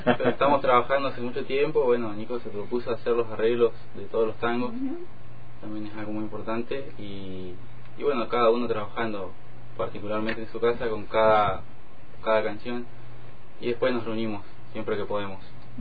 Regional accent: Cutral Có, Neuquén, Argentina; yo soy de Cutralcó. Y bueno, este año, como te dije, me vine para acá

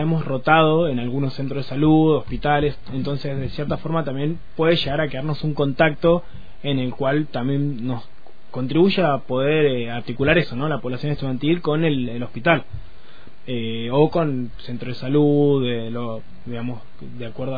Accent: Junín de los Andes, Neuquén, Argentina; now in Cipolletti, Argentina; Y yo ahora soy de Junín de los Andes, pero soy de Junín de los Andes, pero estoy viviendo en Cipolletti ahora, por la facultad.

